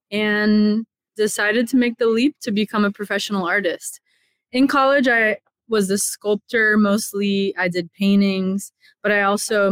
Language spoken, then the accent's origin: English; Miami, Florida, United States; I grew up in Miami, Florida, and my grandpa was a hobby artist.